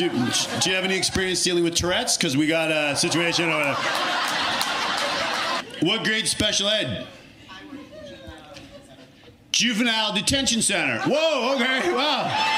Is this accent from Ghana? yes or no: no; Canada; I'm from Canada. I don't know anything about University of Chicago.